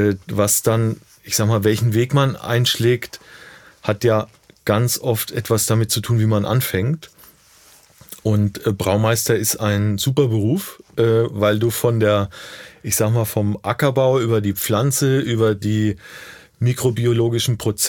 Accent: Rhön, Germany; Ja, also ich komme aus der Rhön, bin da geboren. Die Rhön ist ist mitten in Deutschland und eine Region, die wenig Leute kennen.

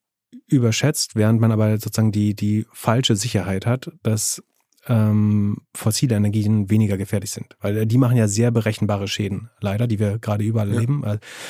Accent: Greifswald, Mecklenburg-Vorpommern, Germany; Einer der zwei Fusionsreaktoren in Deutschland steht übrigens in meiner Heimatstadt in Greifswald

